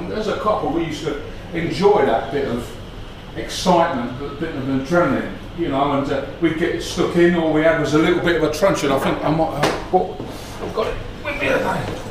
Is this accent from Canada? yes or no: no; Burton-on-Trent, West Midlands, United Kingdom; born there; I was born up in the Midlands in a place called Burton-on-Trent.